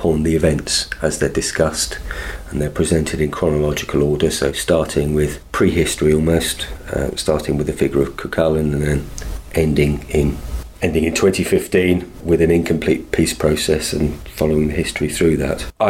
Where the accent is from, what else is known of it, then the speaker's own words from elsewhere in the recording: England, United Kingdom; I can walk up the Falls and I'm an Englishman. I can walk up the Shankill and I'm an Englishman.